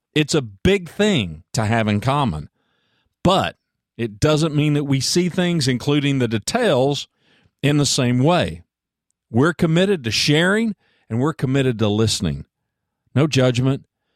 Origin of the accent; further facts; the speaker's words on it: Ada, Oklahoma, United States; Leo, he's from Boston. I'm from Ada, Oklahoma. I mean, you just couldn't get more different.